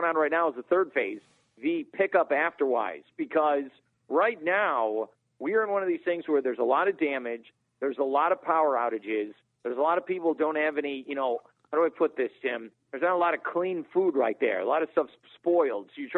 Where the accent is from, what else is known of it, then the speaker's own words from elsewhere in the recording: Chicago, Illinois, United States; I grew up in Chicago in the Midwest, and you go through snowstorms and tornadoes.